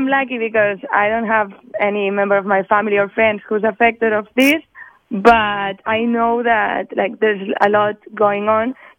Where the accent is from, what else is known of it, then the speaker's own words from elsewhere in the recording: Barcelona, Catalonia, Spain; English is a second language; I'm from Barcelona, Spain